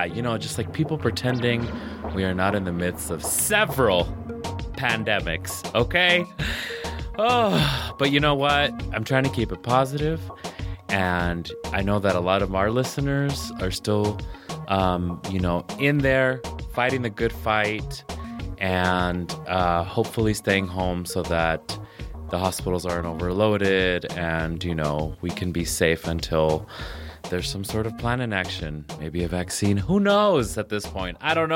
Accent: Las Vegas, Nevada, United States; I was born and raised in Las Vegas and... we weren't really raised to take care of the environment here.

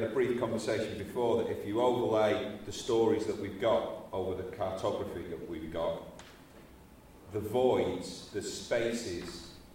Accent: United Kingdom; Because you make assumptions, being British, about what British people know about the world

